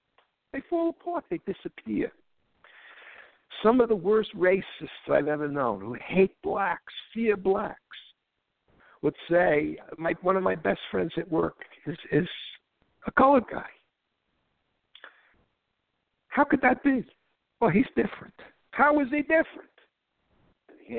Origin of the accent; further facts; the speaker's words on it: Bronx, New York, United States; I grew up in the Bronx, New York, in a predominantly white neighborhood.